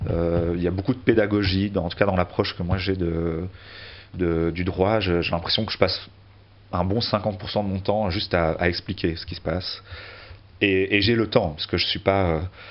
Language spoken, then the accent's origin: French; Belgium; now in France; Ça me permet d'être en France actuellement, parce que je suis pas français, je viens de Belgique.